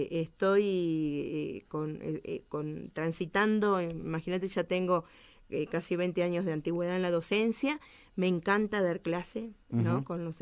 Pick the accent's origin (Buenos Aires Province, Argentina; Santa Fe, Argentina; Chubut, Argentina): Santa Fe, Argentina; soy de Santa Fe, pero hace tanto tiempo que, bueno, ya me considero rionegrina